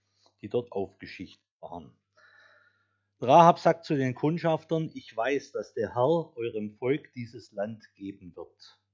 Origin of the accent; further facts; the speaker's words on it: Germany; Und damit habe ich natürlich als Deutscher sofort ein klares Bild vor Augen.